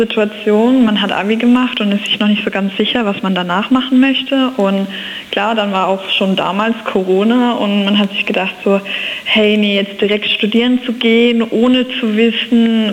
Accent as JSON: {"language": "German", "town": "Ettlingen", "region": "Baden-Württemberg", "country": "Germany", "said": "Also ich komme ja aus Ettlingen, also ich bin gar keine Pforzheimerin"}